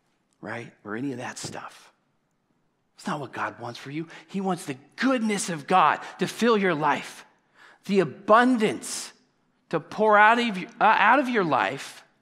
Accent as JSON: {"language": "English", "town": "Lodi", "region": "California", "country": "United States", "tie": "born or raised there", "said": "You know, back to where I grew up in Lodi, California."}